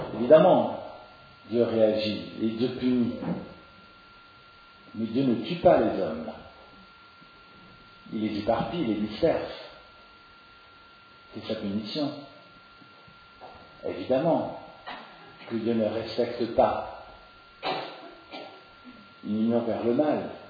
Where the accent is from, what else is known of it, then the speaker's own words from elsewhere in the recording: Strasbourg, Grand Est, France; quand j'ai arpenté les stades de foot à Strasbourg, parce que je suis natif de Strasbourg